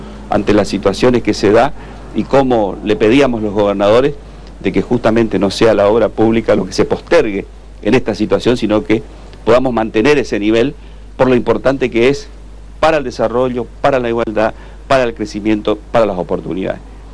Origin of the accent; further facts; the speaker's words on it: Villa Ángela, Chaco, Argentina; en este cruce de las vías del ferrocarril y este puente, de mi pueblo nomás, de Villa Ángela